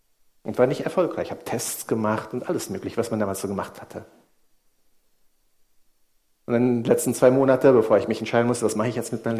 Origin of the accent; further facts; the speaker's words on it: Indonesia; Ich bin in Indonesien aufgewachsen, 16 Jahre dort gelebt, eine wunderschöne Kindheit verbracht.